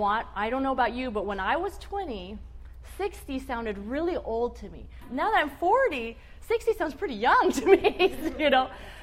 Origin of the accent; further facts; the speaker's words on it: Chula Vista, California, United States; I'm from Chula Vista, so I had a little bit of a drive this morning.